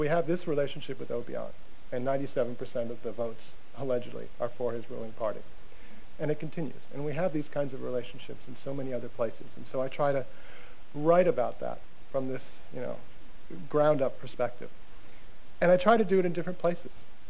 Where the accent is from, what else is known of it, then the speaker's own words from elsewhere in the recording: United States; don't touch me, I'm an American